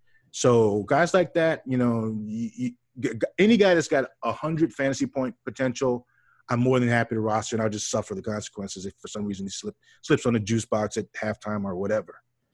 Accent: New Orleans, Louisiana, United States; You know, I told you, I'm from New Orleans.

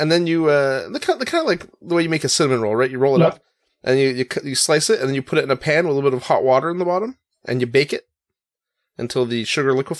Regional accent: Canada; Well, we are French Canadian, right? So maple syrup and ham on Easter is kind of mandatory.

